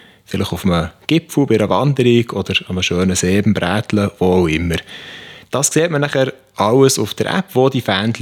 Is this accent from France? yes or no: no; Bern, Switzerland; ich komme aus Bern und habe dort Betriebswirtschaft studiert